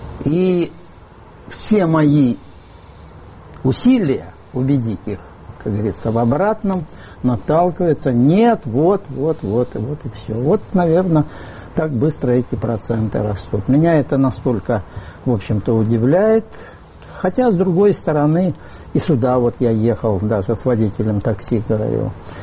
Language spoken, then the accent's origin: Russian; Dnipro, Dnipropetrovsk Oblast, Ukraine; я сам из Днепропетровска.